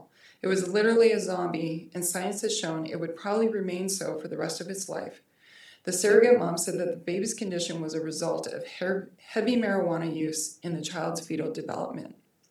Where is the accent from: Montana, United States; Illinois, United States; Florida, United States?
Montana, United States; Great Falls; I grew up in Great Falls. I was gone for a long time. I lived in a lot of big cities.